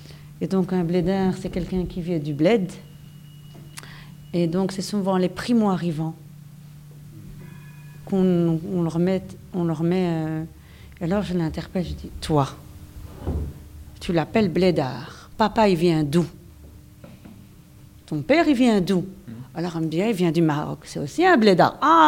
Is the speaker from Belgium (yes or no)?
yes; Belgium; born there; je suis née en Belgique, j'ai 43 ans, j'adore la Belgique.